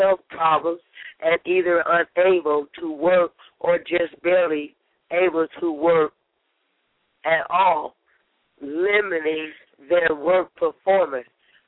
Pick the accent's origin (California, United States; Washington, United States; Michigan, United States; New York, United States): California, United States; Richmond; I'm from Richmond, California